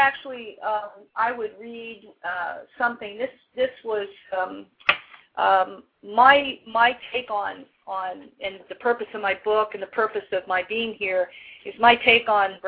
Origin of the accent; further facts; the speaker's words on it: East Coast, United States; I'm from the East Coast, and I was going to school in Newport, Rhode Island at the time.